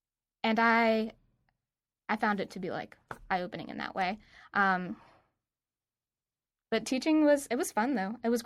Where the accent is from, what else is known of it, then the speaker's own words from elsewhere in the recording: Carrollton, United States; Carrollton was a really cool place to grow up.